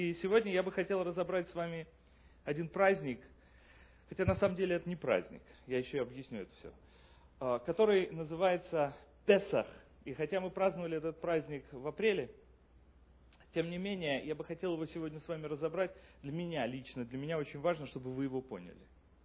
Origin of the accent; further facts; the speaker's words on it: Moscow, Russia; born there; Вот я лично родился в Москве, да, и всю свою дорогу я страдал от антисемитизма.